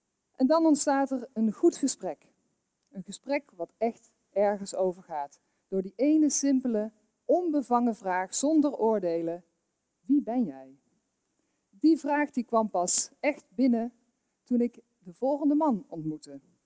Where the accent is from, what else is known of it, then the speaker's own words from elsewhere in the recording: Veghel, North Brabant, Netherlands; wat ik eigenlijk al mijn hele leven aan het doen ben sinds mijn jeugd hier in Veghel.